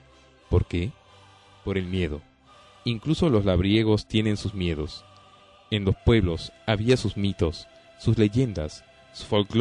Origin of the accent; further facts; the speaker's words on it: Barbastro, Aragon, Spain; Yo soy de Barbastro, y en cierto modo puedo decir que soy campestre.